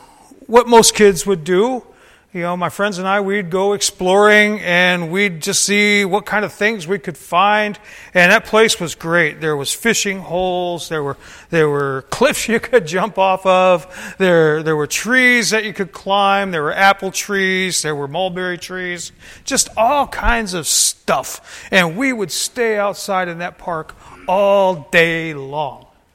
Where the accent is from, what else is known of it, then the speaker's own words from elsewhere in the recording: Northville, Michigan, United States; it runs from my hometown of Northville, Michigan, all the way to Detroit